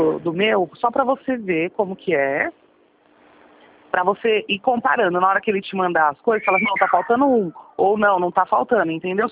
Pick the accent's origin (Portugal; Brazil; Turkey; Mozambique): Brazil; Sorocaba, São Paulo; eu sou de Sorocaba.